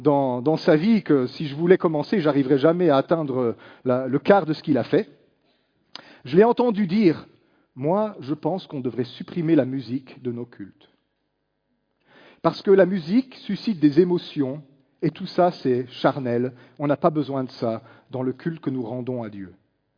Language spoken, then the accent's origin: French; Belgium; Mais comme je suis belge, Eh bien, je le fais rarement en public.